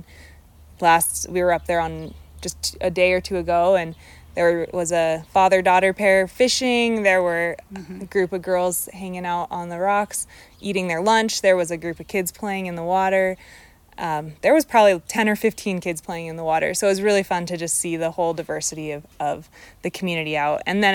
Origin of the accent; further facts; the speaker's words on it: Kansas, United States; Yeah, I think, so I grew up in Kansas, and so the rivers there are definitely a lot different than the rivers here.